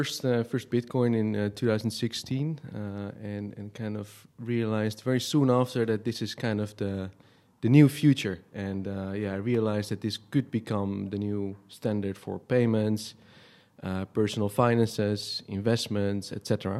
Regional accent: Amsterdam, North Holland, Netherlands; now in Tallinn, Estonia; I'm originally from Amsterdam and moved to Tallinn almost 2 years ago.

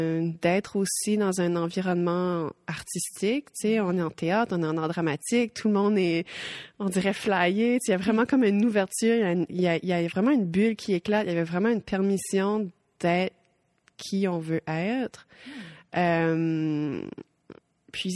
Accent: Shippagan, New Brunswick, Canada; born there; Je suis née à Chupagan.

